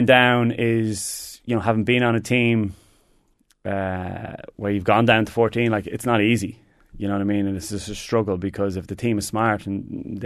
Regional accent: Ireland; And as an Irish person, you kind of go, geez, this is a bit mad, like.

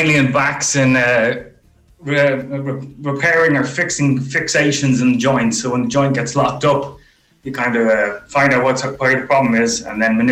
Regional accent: Clontarf, Leinster, Ireland; I'm from Clontarf.

